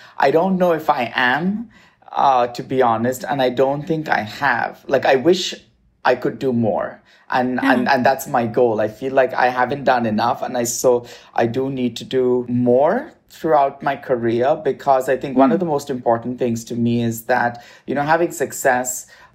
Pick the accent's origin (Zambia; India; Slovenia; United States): India; and now I'm on the West Coast. So it's definitely influenced by all of that. And also my experiences, you know, growing up in India, I come from a mixed cultural faith family. My mother's Catholic, my dad's Hindu. I'm openly gay, and I'm also married now.